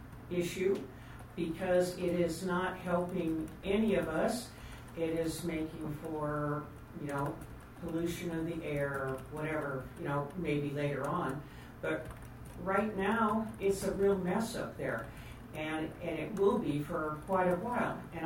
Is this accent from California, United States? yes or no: yes; Hornbrook, California, United States; from Hornburg, California.